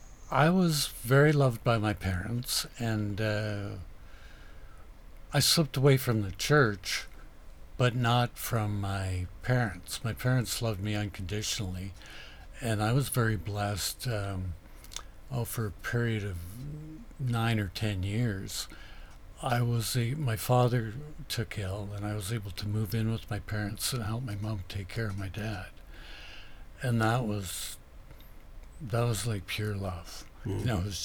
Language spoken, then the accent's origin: English; Ontario, Canada; And I grew up in Northern Ontario, walked across a frozen lake